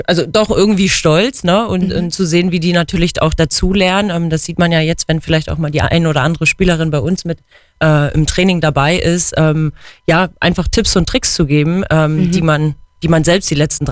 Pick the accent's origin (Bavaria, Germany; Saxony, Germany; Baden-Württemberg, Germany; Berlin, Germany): Saxony, Germany; dazu muss ich sagen, ich komme ja aus Sachsen. Also ich habe in Sachsen die Sichtung mitgemacht, am Stützpunkt in Dresden.